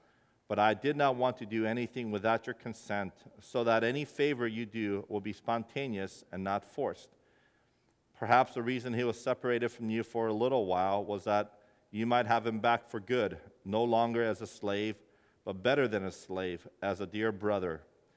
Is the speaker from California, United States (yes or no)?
yes; Irvine, California, United States; when I was growing up, I grew up in Irvine, but our church was in Los Angeles.